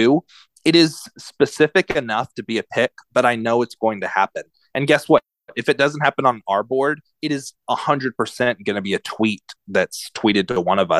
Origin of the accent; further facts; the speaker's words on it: Southlake, Texas, United States; well, I've known about this kid forever because I'm from South Lake